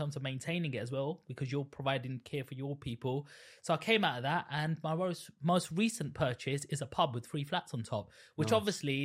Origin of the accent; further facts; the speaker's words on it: Stratford, London, United Kingdom; So I grew up in East London, Stratford, where you probably know where the Olympics happened, 2012 yeah.